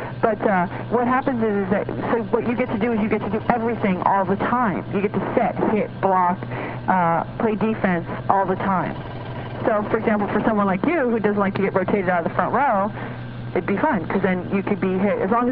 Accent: U.S. Virgin Islands; now in United States; I live half the time in California. And I grew up in the Virgin Islands, so I've been, you know, sort of in the islands a lot in my life.

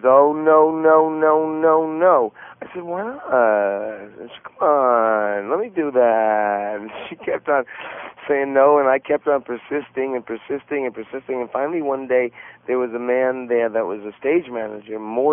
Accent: New York, United States; I grew up in New York, yeah.

